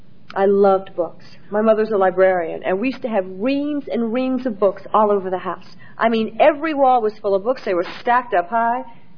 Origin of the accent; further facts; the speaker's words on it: New York City, New York, United States; I was a poor little black kid growing up in the South Bronx, and that was it.